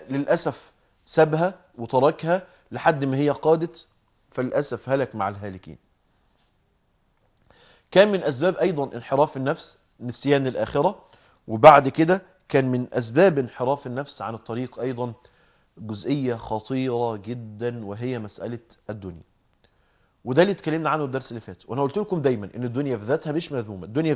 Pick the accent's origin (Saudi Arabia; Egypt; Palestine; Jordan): Egypt; Mansoura, Dakahlia; يعني احد العلماء اللي كان بيجي عندنا في المنصورة